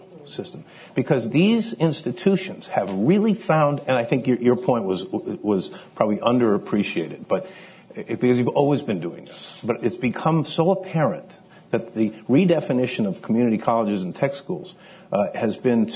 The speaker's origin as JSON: {"language": "English", "region": "Rhode Island", "country": "United States", "said": "I'm from Rhode Island. It's a strange little place, and it is little."}